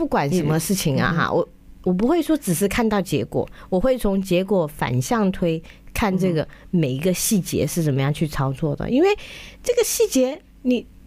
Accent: Central Plains, China; 因为我是在中原长大的，你知道吧？就是在中原长大

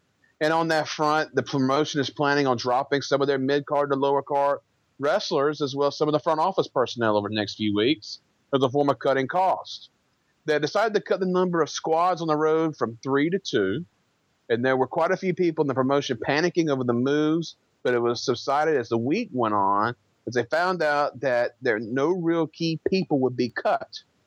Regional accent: Barnesville, Georgia, United States; and I'm from Barnesville in the South Metro Atlanta area.

